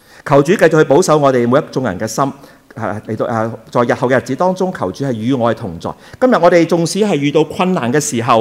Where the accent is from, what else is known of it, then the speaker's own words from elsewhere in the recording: Hong Kong; 我赖晒香港人，我是香港人。